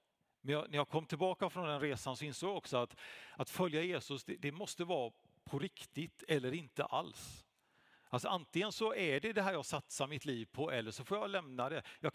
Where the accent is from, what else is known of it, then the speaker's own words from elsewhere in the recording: Gothenburg, Västra Götaland County, Sweden; Jag kommer från Göteborg.